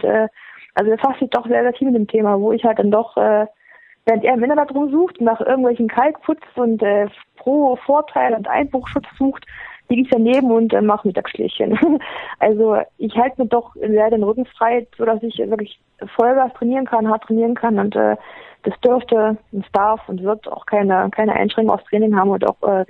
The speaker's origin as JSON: {"language": "German", "region": "Thuringia", "country": "Germany", "said": "dass die Leute da sind und mitfiebern und einen noch als Thüringer Athletin sehen"}